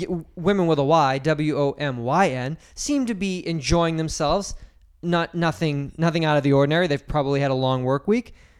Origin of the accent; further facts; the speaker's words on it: Massachusetts, United States; I'm from Massachusetts, dude.